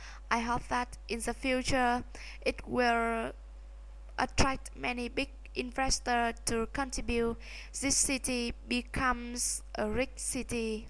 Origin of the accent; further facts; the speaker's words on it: Thanh Hoa, Vietnam; English is a second language; The famous place in my hometown is Hàm Rồng Bridge. It is a famous bridge in Vietnam history, and it is also history witness of Vietnam.